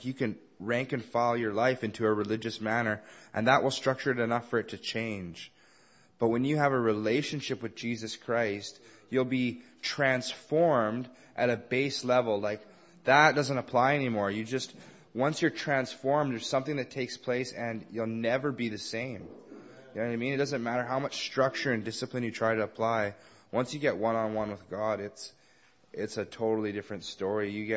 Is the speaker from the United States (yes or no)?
no; Victoria, British Columbia, Canada; also born or lived in Nanaimo; I was born in Nanaimo, raised in Victoria.